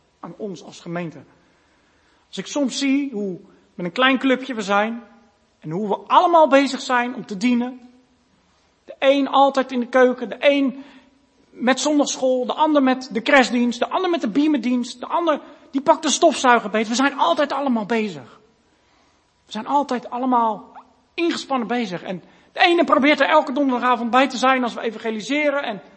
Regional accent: Rotterdam, South Holland, Netherlands; als Rotterdammer zouden we natuurlijk kunnen zeggen

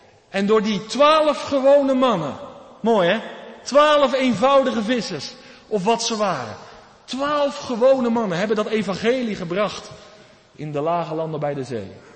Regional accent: Netherlands; born there; Ik ben in Nederland geboren.

